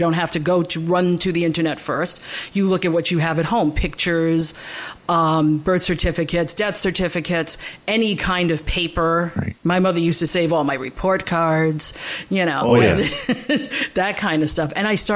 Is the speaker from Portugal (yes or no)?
yes; Azores, Portugal; I'm from the Azores. I have fishmongers and farmers.